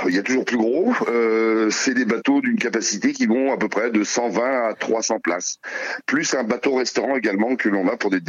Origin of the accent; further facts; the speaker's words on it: Rennes, Brittany, France; Moi, j'ai grandi plutôt sur Rennes, mais une partie de ma famille est morbihanaise, oui.